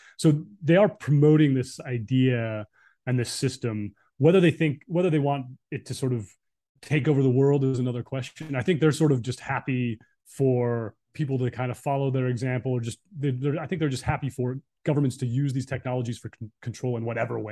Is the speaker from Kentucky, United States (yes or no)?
no; Utah, United States; now in Seoul, South Korea; Oh, I grew up in Utah and I used to drive an old 78 Toyota Land Cruiser back then.